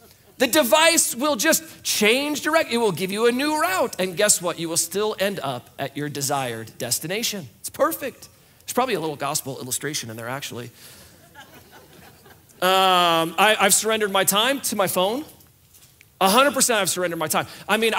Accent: United States; because we are American. We never surrender.

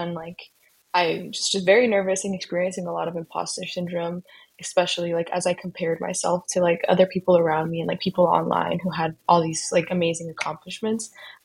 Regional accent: Ciudad Juarez, Chihuahua, Mexico; also born or lived in Santa Teresa, New Mexico; now in United States; I go to Harvard University. I'm studying integrative biology, and I'm originally from Santa Teresa, New Mexico, but I grew up in Ciudad Juarez, Mexico.

